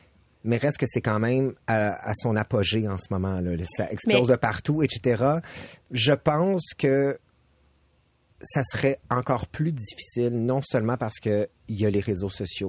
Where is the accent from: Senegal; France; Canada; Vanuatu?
Canada; Saint-Jean-sur-Richelieu, Quebec; Je viens de Saint-Jean-sur-Richelieu. J'ai 41 ans.